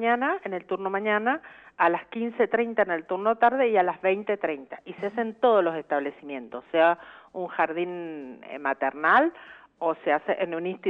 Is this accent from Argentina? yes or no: yes; Mendoza, Argentina